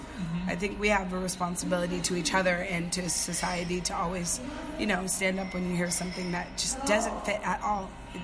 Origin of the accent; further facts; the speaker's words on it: Oakland, California, United States; I grew up in Oakland as a ward of the court. I went through foster homes. I went through group homes.